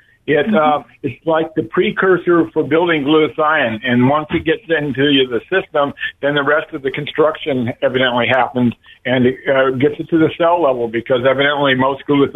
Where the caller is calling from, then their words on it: Santa Cruz, California, United States; I'm calling from Santa Cruz.